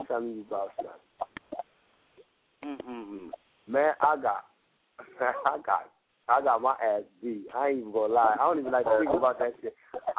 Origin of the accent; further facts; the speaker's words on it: Jamaica; When they found out I'm Jamaican and I got deported, they beat my ass.